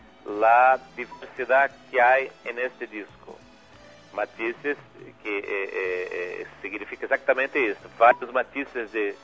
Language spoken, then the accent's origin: Portuguese; Northeast Region, Brazil; now in Rio de Janeiro, Brazil; porque eu sou um músico nordestino, e nasci e me criei no Nordeste, depois me transferi para Rio